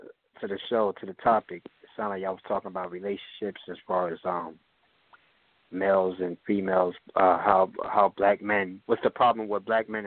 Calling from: Pennsylvania, United States; calling from PA.

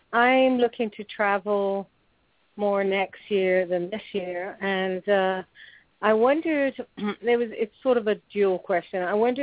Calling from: Florida, United States; I'm calling from Florida.

